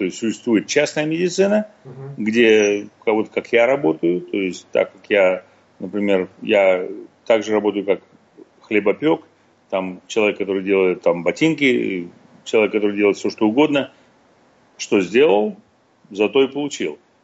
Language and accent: Russian; Russia; moved away; я же хирург из России, я же не здесь родился